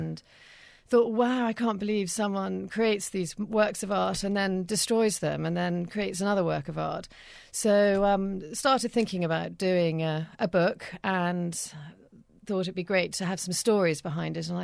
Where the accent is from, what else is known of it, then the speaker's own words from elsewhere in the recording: South West England, United Kingdom; also born or lived in London; now in Dorset, United Kingdom; Yeah, well, when I moved back to Dorset, I grew up in Somerset.